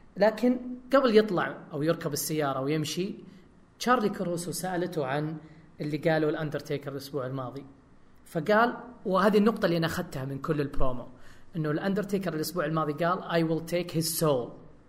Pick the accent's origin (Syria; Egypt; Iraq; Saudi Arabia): Saudi Arabia; تهمنا يعني كسعوديين